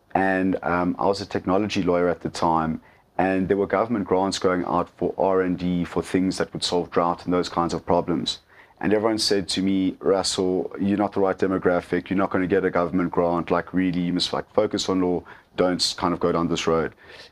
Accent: England, United Kingdom; I'm English, and the major languages are Afrikaans, Zulu, and Khoza.

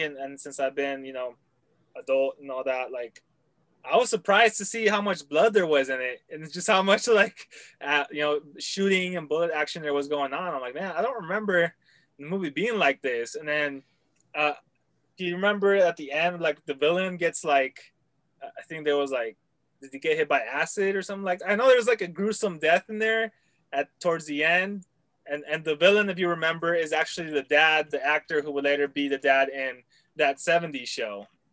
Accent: Los Angeles, California, United States; I'm originally from Los Angeles, so we had different TV stations.

